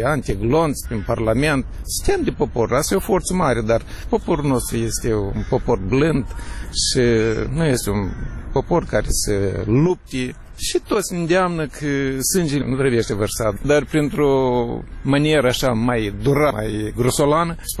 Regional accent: Moldova; Sunt mândru că sunt moldovean

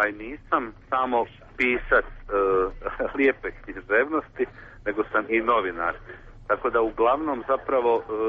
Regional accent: Sarajevo, Federation of Bosnia and Herzegovina, Bosnia & Herzegovina; moved away; ja sam odlaskom iz Sarajeva zapravo manje više izgubio mjesto koje bi mogao uopće nazvati

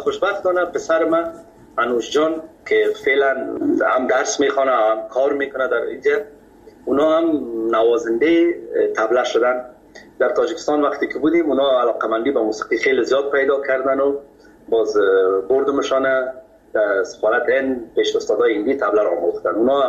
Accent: Kabul, Afghanistan; در فامیل که ما بزرگ شدیم ما از مردم خود کابل هستیم، از شهر کونه کابل.

